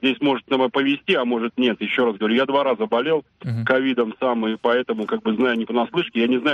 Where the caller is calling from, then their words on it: Moscow, Russia; из Москвы, я работодатель.